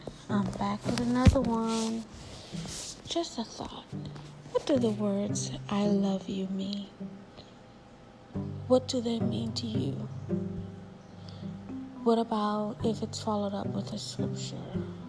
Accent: Florida, United States; born there; I was born in Florida, which meant that I could live in America. I came from an island, a dot on a map

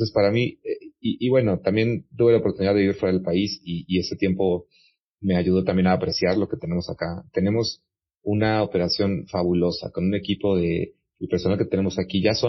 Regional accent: Mexico; moved away; Pues por ahí en 2020, en mitad de la pandemia, me pidieron venir a México. Y yo, bueno, siendo mexicano, ya llevaba muchos años en el extranjero, tenía muchas ganas de volver acá. Y fue una oportunidad como de ensueño, ¿no? Pues estoy aquí hace 3 años ya

